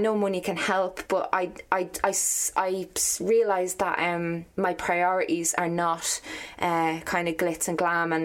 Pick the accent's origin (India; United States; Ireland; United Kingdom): Ireland; Dublin, Leinster; now in Skerries, Ireland; I am a small town Irish girl. Like I grew up in Dublin, and I live in Skerries now. Like, but all my family and friends, most of my family and friends live here.